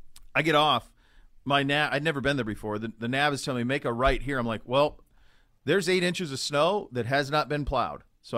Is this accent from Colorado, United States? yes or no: no; Montana, United States; also born or lived in Bay Area; Now, let's remember, I grew up in Montana.